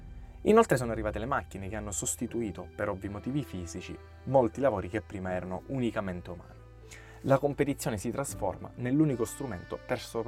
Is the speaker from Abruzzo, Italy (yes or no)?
no; Sicily, Italy; accent: Sicilian; sentendo il mio accento siculo, che da noi questa guerra alla competizione non esiste